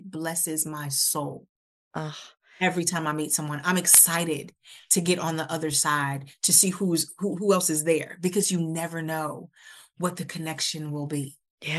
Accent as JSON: {"language": "English", "town": "Milwaukee", "region": "Wisconsin", "country": "United States", "tie": "born or raised there", "said": "next week, I'm going to Milwaukee, which is my hometown."}